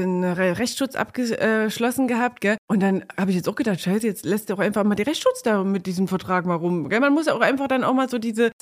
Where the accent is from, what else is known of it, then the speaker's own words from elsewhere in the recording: Neustadt an der Orla, Thuringia, Germany; ich komme aus Neustadt-Orla und bin da groß geworden, das ist meine Heimatstadt, war aber zwischendurch auch schon lange Jahre auch mal richtig weit weg. Ich habe dann erst in Jena studiert und dann bin ich nach München gegangen viele Jahre, habe in München gearbeitet.